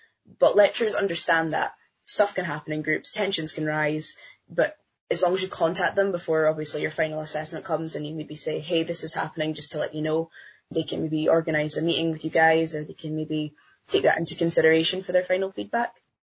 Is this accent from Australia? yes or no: no; Scotland, United Kingdom; I think even being a Scottish student my whole life as well was really interesting